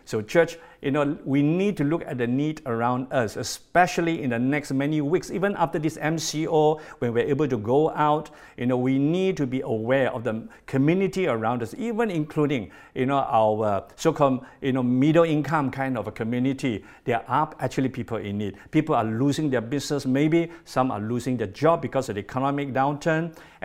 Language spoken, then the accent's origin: English; Malaysia; We are not Malaysian by accident, but by a sovereign act of God, God has put us here in Malaysia for such a time as this.